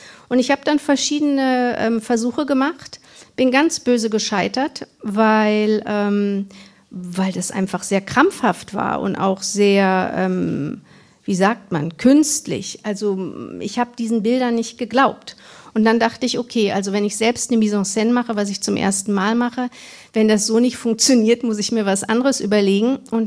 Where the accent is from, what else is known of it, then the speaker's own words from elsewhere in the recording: Cuxhaven, Lower Saxony, Germany; born there; ich kannte Cuxhaven überhaupt nicht. Ich wusste auch gar nicht den Ort. Ich kannte den Ort nicht, wo ich geboren bin.